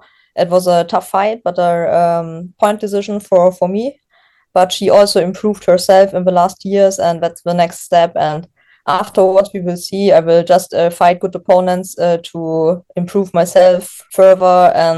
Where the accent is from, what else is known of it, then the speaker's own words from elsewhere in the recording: Bavaria, Germany; I grew up near Munich.